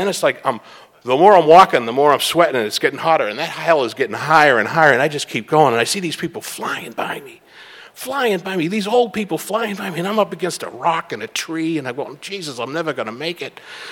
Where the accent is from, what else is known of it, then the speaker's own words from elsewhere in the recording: Boston, Massachusetts, United States; moved away as an adult; I'd moved out from Boston. I grew up in Boston and moved out in right after Thanksgiving, 1989.